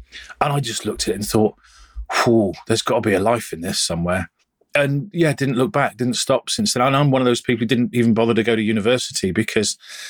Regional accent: Oxford, South East England, United Kingdom; I come in from Oxford

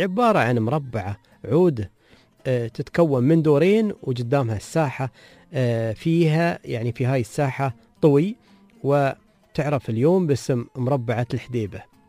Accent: Dubai, United Arab Emirates; نذكر نحن في فريج المرر، عقب فريج المرر فيه فريج طبعا في ديرة عندنا في دبي

